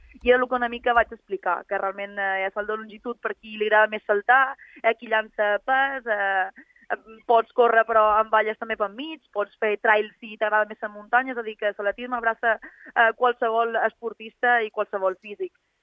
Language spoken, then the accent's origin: Catalan; La Mola, Balearic Islands, Spain; a l'escola on jo vaig créixer, aquí a la Mola, que és rural